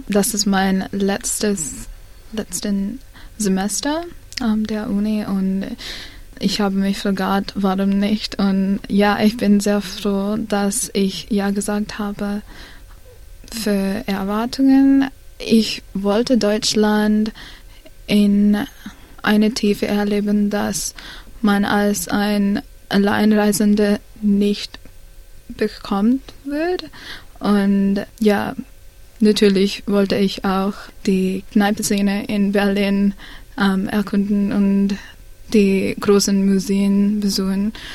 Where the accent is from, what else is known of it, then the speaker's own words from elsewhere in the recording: Sri Lanka; German is a second language; ich komme aus Sri Lanka. So, in meinem Haus spreche ich in Sinhala und ich habe selbst Koreanisch ein bisschen gelernt.